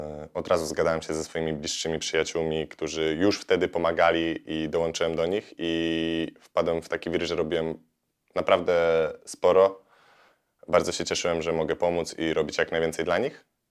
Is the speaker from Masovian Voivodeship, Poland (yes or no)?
yes; Warsaw, Masovian Voivodeship, Poland; bo ja jako warszawiak, przeprowadzając się na ukraińską wieś, no to jest duża dysproporcja.